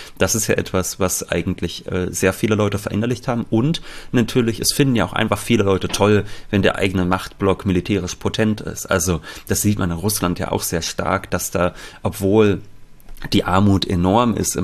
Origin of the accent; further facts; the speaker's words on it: Germany; was habe ich davon als Deutscher? Ich habe davon, dass ich von Deutschen statt von Chinesen regiert werde.